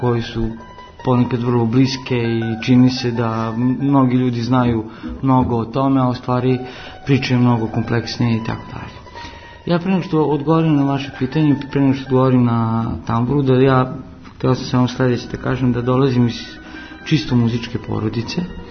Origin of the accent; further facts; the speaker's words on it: Novi Sad, Vojvodina, Serbia; Ja sam imao sreću da je otvorila se akademija kod nas u Novom Sadu 75.